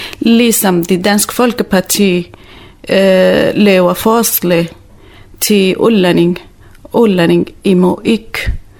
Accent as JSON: {"language": "Danish", "country": "Syria", "second_language": "Danish", "moved": "yes", "lives_now": "Denmark", "said": "Jeg kommer fra Syrien. … jeg kommer fra Syrien. Jeg er kurder. Jeg bor i Nord-Syrien. Jeg har flygtet til Danmark i 2009"}